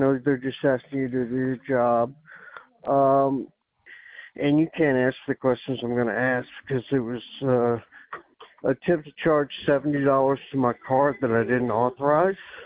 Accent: the South, United States; I was raised in the South, so I will gladly speak to your supervisor, Miss Madison.

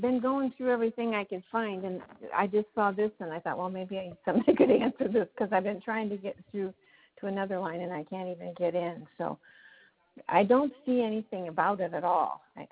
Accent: Indiana, United States; I'm from Indiana, and my husband died of COVID in May.

